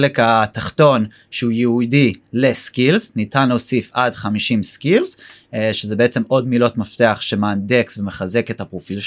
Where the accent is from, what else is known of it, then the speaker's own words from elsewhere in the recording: United States; בכל מקרה אני אמריקאי, צריך להשתמש באנגלית לפעמים